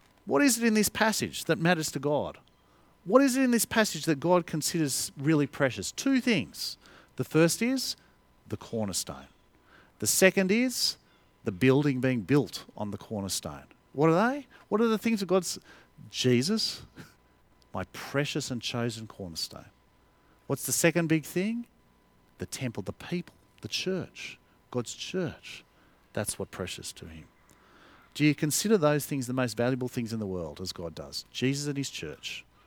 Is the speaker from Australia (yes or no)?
yes; Australia; I can let go of being Australian.